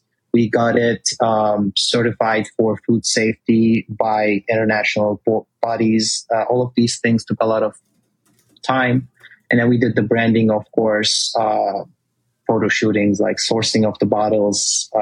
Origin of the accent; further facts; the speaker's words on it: Turkey; English is a second language; moved away as an adult; now in United States; I was born and raised in Turkey. I moved to the States 12 years ago for college first.